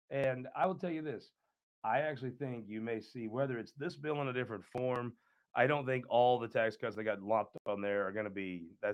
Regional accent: Missouri, United States; I'm from St. Charles County.

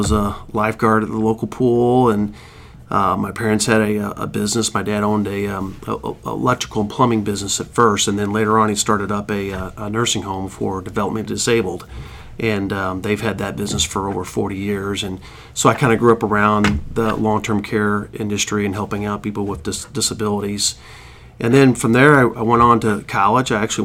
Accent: St. James, Missouri, United States; also born or lived in St. Louis; I was actually born in St. Louis, but was raised about 100 miles west of St. Louis in a small town, St. James, Missouri. That's where I grew up, Phelps County area, close to Rolla. And I grew up actually in the country.

